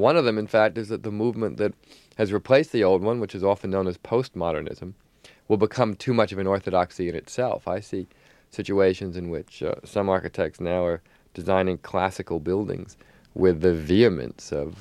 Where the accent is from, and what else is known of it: New Jersey, United States; born or raised there